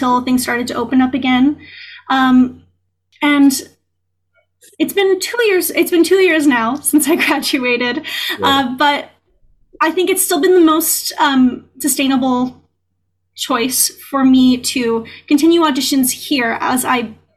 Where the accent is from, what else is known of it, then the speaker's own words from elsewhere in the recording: California, United States; No. We're from California.